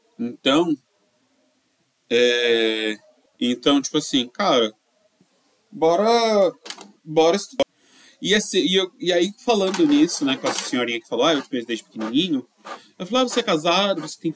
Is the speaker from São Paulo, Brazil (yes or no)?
yes; São Paulo, Brazil; nascido e criado em São Paulo, na zona sul de São Paulo, né, perto do Capão Redondo, Jardim Ângela, Vila Gilda, Horizonte Azul, Vila do Sol, Jacira, Capela.